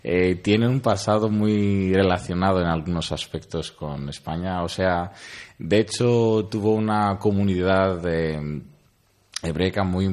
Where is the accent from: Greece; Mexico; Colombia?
Greece; Spanish is a second language; Entonces para mí todo era nuevo, pero en un ambiente muy familiar de Grecia, de donde vengo.